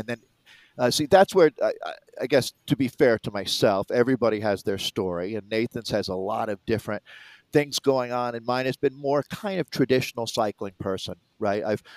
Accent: Boulder, Colorado, United States; Growing up in Boulder, Colorado, my parents were in academia. We bounced around a lot, but ended up in Boulder when my dad took a job there in the mid-70s, right?

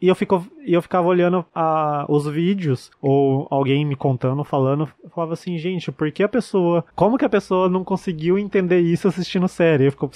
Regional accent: Brazil; No caso, eu sou brasileiro, mas falo baixinho, calminho.

